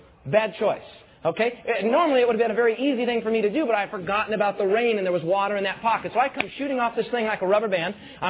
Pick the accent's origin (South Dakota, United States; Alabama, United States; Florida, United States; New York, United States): South Dakota, United States; Rapid City; I was from Rapid City, South Dakota.